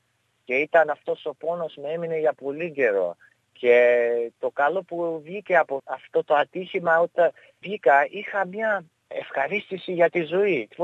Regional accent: Greece; born there; από τον καιρό που γεννήθηκα στην Ελλάδα

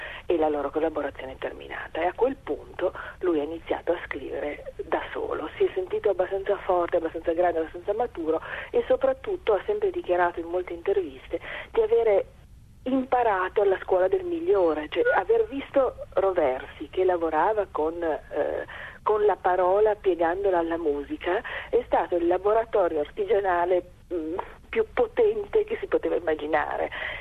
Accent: Turin, Piedmont, Italy; io sono di Torino

